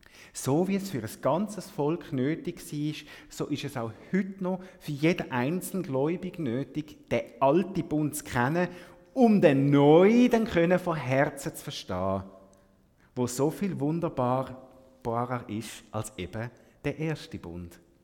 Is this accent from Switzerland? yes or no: yes; Switzerland; wie man vielleicht bei uns in der Schweiz oder im Westen denkt.